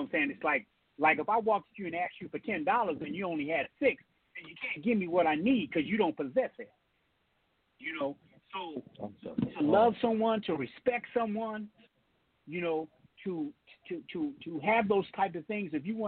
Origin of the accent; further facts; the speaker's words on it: California, United States; I'm from California.